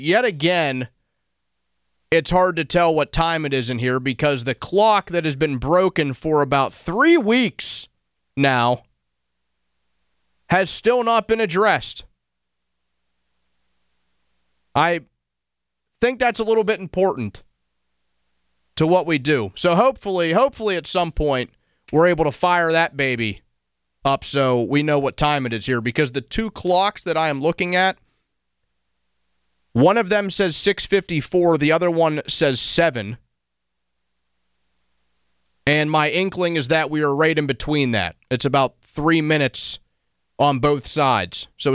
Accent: Greensburg, Pennsylvania, United States; always love when somebody from Greensburg calls in, since that's pretty much my hometown.

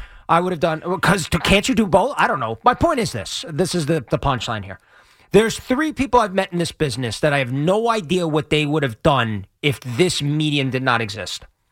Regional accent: United States; And I have that right as an American.

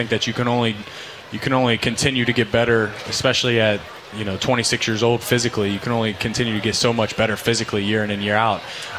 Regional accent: Martinsburg, West Virginia, United States; I'm from Martinsburg, West Virginia

